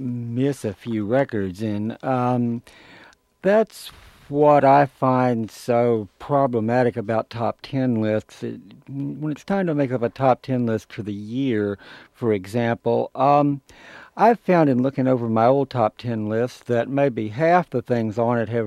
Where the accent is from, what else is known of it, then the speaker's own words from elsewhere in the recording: Arkansas, United States; Arkansas.